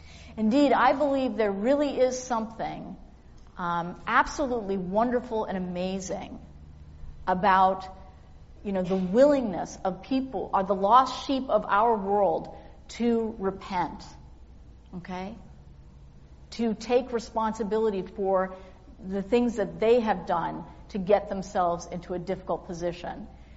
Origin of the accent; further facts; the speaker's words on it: Canada; I'm like from Canada, so it's like as soon as we see a stranger, we immediately glom onto them.